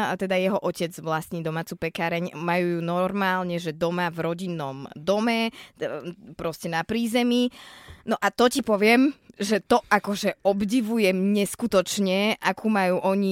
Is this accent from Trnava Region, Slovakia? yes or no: no; Stankovce, Trenčín Region, Slovakia; ja som ze Stankoviec